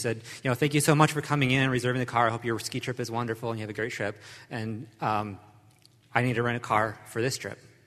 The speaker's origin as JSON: {"language": "English", "region": "Alabama", "country": "United States", "said": "I'm from Alabama."}